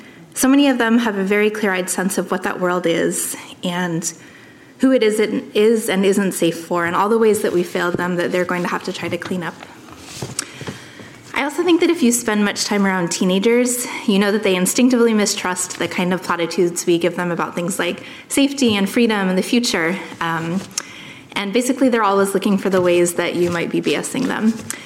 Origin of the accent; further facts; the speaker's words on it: Cupertino, California, United States; the very singular experience of growing up in Cupertino, which is where I come from.